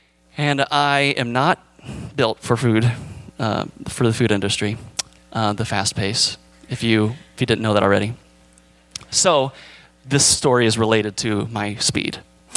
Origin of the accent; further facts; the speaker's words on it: United States; I think in part, it's because I'm an American